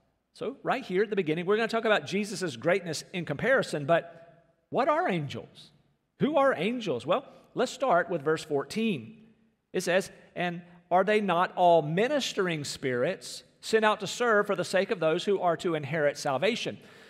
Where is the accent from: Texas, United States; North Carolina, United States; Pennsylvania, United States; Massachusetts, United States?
North Carolina, United States; So I mentioned yesterday I had barbecue in North Carolina. I was back in my hometown and driving around